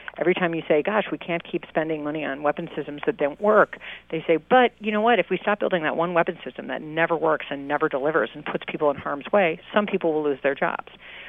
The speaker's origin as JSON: {"language": "English", "region": "Midwest", "country": "United States", "tie": "born or raised there", "also_born_or_lived": "West Virginia", "said": "I grew up in the Midwest, I've lived in West Virginia"}